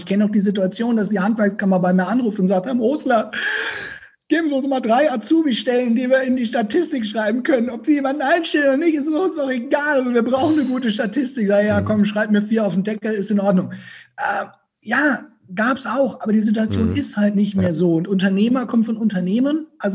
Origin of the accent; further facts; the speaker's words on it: Bavaria, Germany; accent: Franconian; Aber ich kann meinen Dialekt komplett an- und ausschalten, so wie ich das möchte, weil auf der Bühne ist es für die meisten angenehmer, wenn du halt Hochdeutsch sprechen darfst und nicht so fränkisch wie ich jetzt.